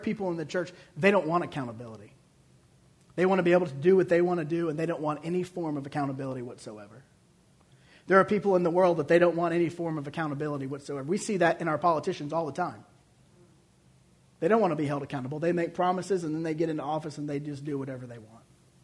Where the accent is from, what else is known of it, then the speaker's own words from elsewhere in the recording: Detroit, Michigan, United States; The church I grew up in just outside of Detroit, Michigan, was a great church.